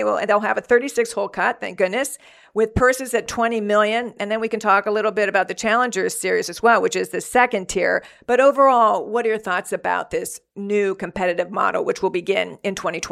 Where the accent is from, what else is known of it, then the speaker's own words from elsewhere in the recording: Midwest, United States; now in Long Island, United States; I'm originally from the Midwest, moved to New York City, bought on the east end of Long Island.